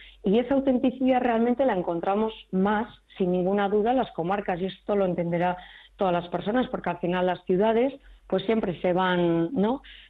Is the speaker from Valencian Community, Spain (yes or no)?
no; Basque Country, Spain; para los y las personas que somos de Vizcaya